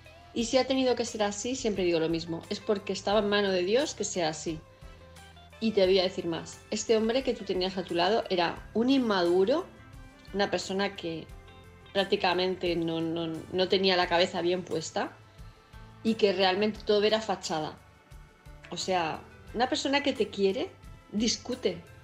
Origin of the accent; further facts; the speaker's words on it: Palma, Balearic Islands, Spain; de Palma de Mallorca